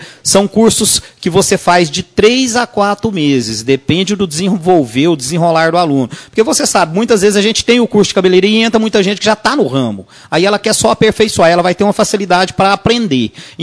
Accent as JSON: {"language": "Portuguese", "town": "Uberlândia", "region": "Minas Gerais", "country": "Brazil", "said": "Mineiro de Uberlândia, uai."}